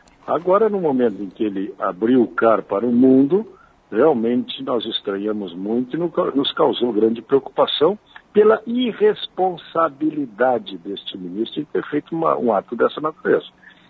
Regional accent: Rio Grande do Sul, Brazil; nós que somos aqui do Sul, e principalmente do único bioma que é característica da metade sul do Rio Grande

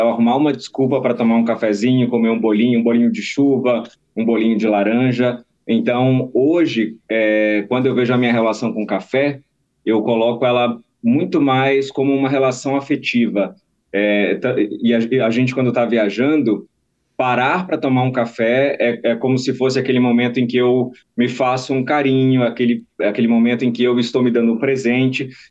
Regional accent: Bahia, Brazil; porque eu venho de uma cidade interior da Bahia, né?

